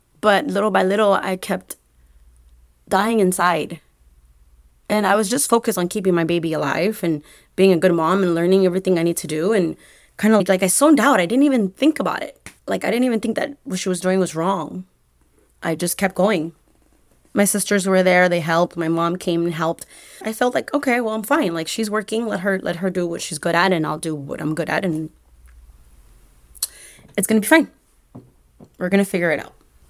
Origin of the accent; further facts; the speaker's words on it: California, United States; I grew up in Coachella Valley, so I've been going to Coachella for a long time.